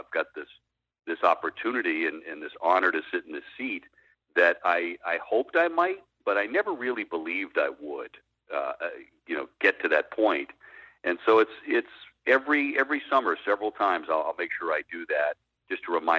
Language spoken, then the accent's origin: English; Quincy, Massachusetts, United States; Jordan, only the best come from Quincy. You know that. And I'm a Wollaston Beach guy myself.